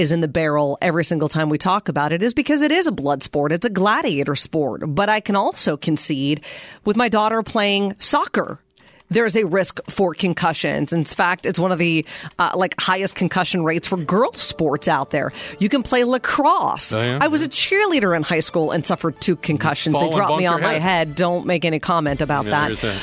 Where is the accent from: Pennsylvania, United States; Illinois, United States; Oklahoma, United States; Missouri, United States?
Pennsylvania, United States; I grew up in Western Pennsylvania. Like football, Friday Night Lights is kind of, you know, that of Texas.